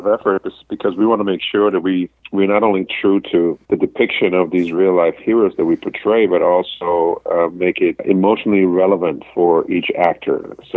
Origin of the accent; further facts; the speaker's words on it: Germany; accent: German; English is a second language; moved away; also born or lived in Europe; I was a professional athlete growing up in Europe playing tennis and then getting a scholarship to come here. I went to acting class while I was living in New York to see if I could lose my accent, because I had a really strong German accent.